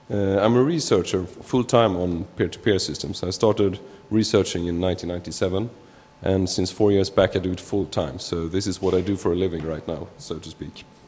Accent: Sweden; English is a second language; I'm from Sweden, but I speak German too

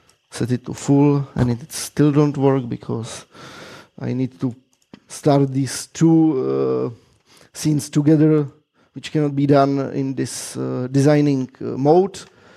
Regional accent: Czechia; I came from Communist Czech, so the red is great.

